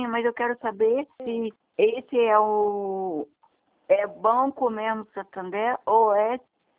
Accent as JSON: {"language": "Portuguese", "town": "São Gonçalo", "region": "Rio de Janeiro", "country": "Brazil", "said": "Eu sou de São Gonçalo."}